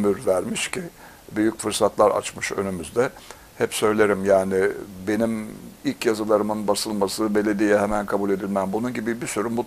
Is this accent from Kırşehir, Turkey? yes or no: no; İzmir, Turkey; also born or lived in Istanbul; Biz İzmirliyiz. Babam Rumelili. Rumeli mutfağı olurdu evde. İzmir Akdeniz mutfağı olurdu. İstanbul mutfağı daha sonra İstanbul'a girip yerleştik.